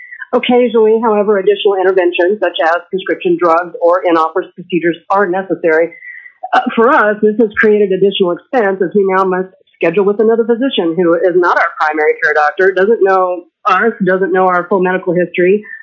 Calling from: Fairbanks, Alaska, United States; I'm calling from Fairbanks, and I'm calling in support of HB 115.

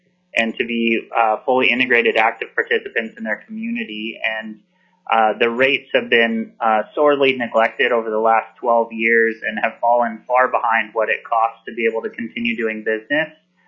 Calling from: Ketchikan, Alaska, United States; So I'm calling from Ketchikan

